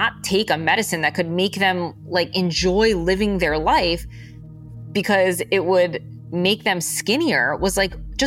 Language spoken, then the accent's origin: English; Great Neck, New York, United States; I am from Long Island. Tanya's also from Long Island.